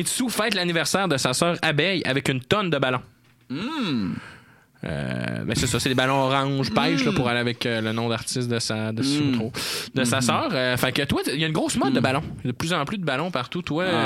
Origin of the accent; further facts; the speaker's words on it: Saguenay, Quebec, Canada; Donc Saguenay, ma ville natale.